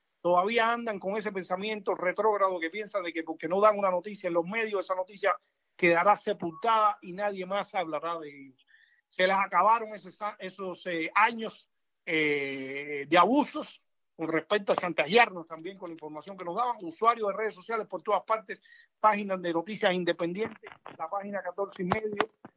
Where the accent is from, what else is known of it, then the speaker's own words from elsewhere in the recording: Cuba; moved away; nosotros somos los cubanos que estamos viviendo del lado acá, somos una de las víctimas más directas. Nos obligaron a salir primero de Cuba